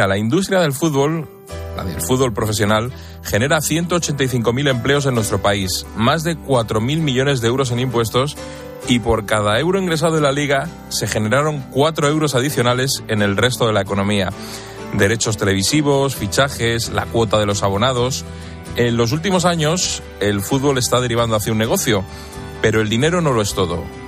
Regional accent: Madrid, Community of Madrid, Spain; yo soy de Vallecas

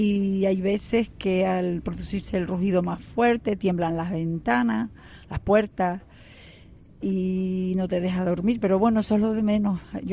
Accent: Canary Islands, Spain; como canarios yo creo que nos olvidamos

